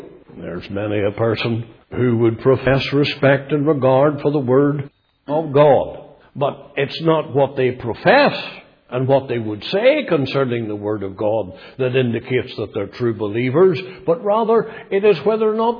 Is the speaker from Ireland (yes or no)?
yes; Ireland; I'm sure there's particular lessons here for me as an Irishman.